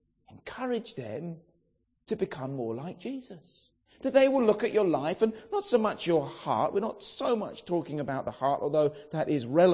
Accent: Brighton, South East England, United Kingdom; Now, if it was by my standard, growing up in Brighton, and all that that means to teenagers who have no grounding in the church and Sunday school

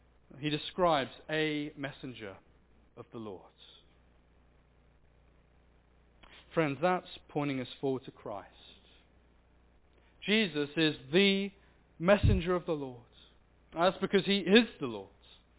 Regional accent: Australia; Remember, I come from Australia.

